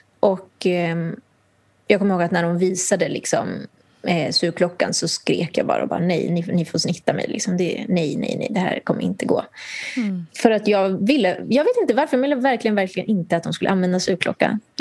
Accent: Nicaragua; Swedish is a second language; där jag kommer ifrån i Nicaragua

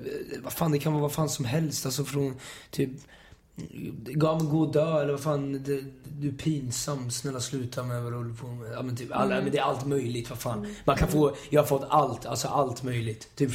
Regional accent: Östergötland, Sweden; accent: Östergötland; Alltså, min dialekt sitter så djupt. Alltså, östgötska är svårt att ta bort.

